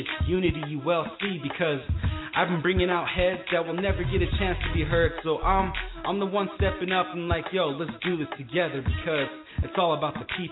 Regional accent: Shiprock, New Mexico, United States; also born or lived in Albuquerque; But I'm from Shiprock, New Mexico, a.k.a. Rock with Wings. But I also rep Albuquerque.

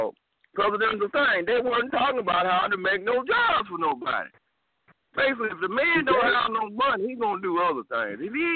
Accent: Dallas, Texas, United States; Now, me and Deacon Reverend Lewis, we come from South Side Dallas. You know, we were some of the first, you know, youngsters, man, that really started, you know, growing up in South Dallas.

